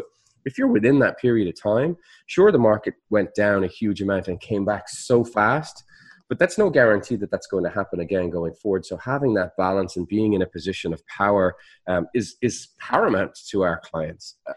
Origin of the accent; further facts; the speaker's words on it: Ireland; I know you're going to make fun of me when I say this because I'm Irish and I shouldn't really be making baseball analogies.